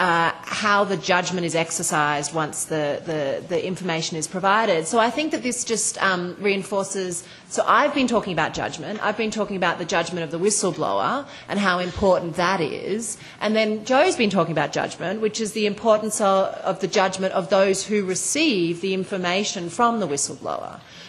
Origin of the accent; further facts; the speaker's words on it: Australia; And you know, I'm an Australian